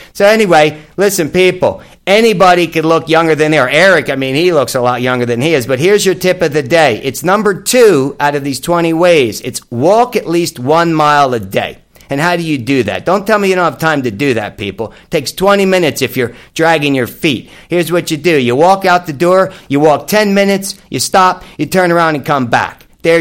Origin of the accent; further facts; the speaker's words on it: New York, United States; I'm a New Yorker guy